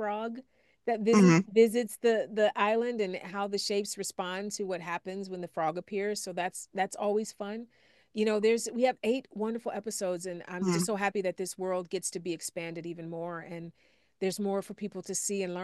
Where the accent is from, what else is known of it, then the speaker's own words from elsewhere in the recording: East Cleveland, Ohio, United States; listen, I'm a kid from East Cleveland. I'm just happy to be here.